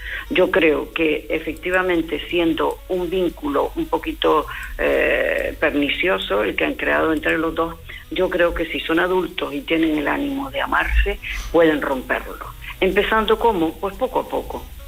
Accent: Canary Islands, Spain; como decimos en Canarias, que yo soy canaria

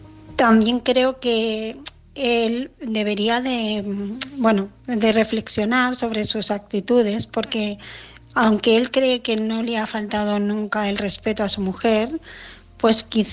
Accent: Barcelona, Catalonia, Spain; de Barcelona

